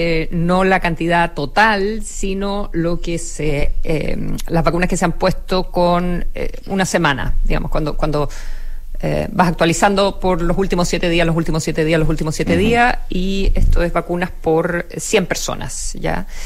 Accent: Concepción, Biobío, Chile; Somos competitivos los chilenos.

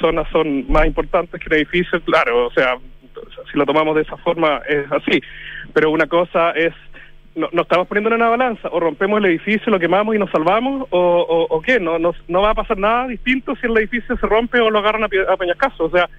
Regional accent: Chile; los edificios, las calles, las tazas, los árboles, nos constituyen como chilenos y como personas

